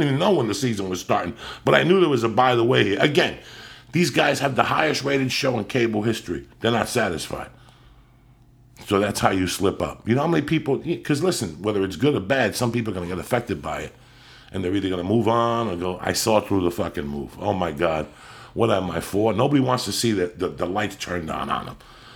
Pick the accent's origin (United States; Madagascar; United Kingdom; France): United States; North Bergen, New Jersey; That's what I realized growing up in North Bergen, New Jersey.